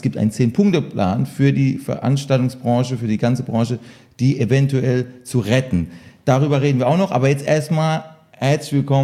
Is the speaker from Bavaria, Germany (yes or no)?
no; Baden-Württemberg, Germany; Er ist zwar Schwabe, ich bin Kurpfälzer